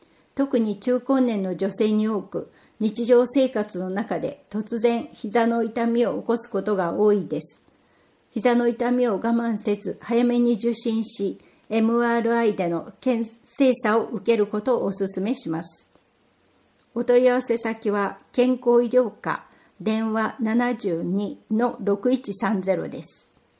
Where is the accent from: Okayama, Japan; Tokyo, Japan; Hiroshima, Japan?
Okayama, Japan; Niimi; 都会での生活も魅力的でしたが、生まれ育った町での生活を選びました。